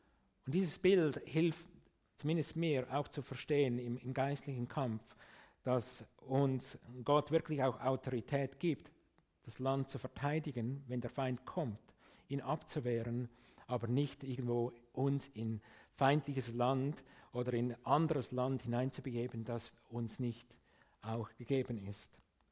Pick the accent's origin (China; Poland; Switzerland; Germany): Switzerland; Für das werden wir oft kritisiert als Schweizer, oder?